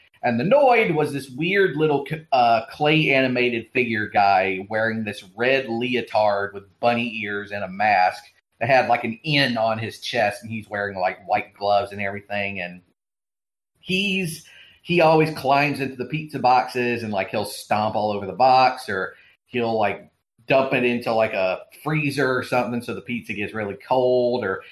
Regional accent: Georgia, United States; Yes, that's right, in my home state of Georgia.

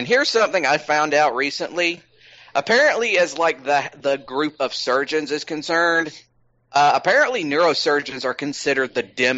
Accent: Georgia, United States; here in my home state of Georgia

